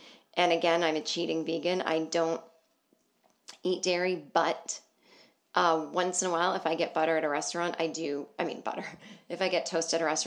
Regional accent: Boston, Massachusetts, United States; The only place that I got a standing ovation, Boston, my hometown, 1,100-seat theater.

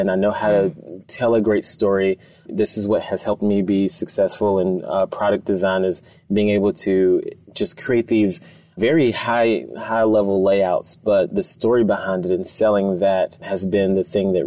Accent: South Carolina, United States; also born or lived in Texas; now in Seattle, United States; Yeah, so I am from South Carolina, where, you know, studied undergrad in design and just found my way going through the country to Texas

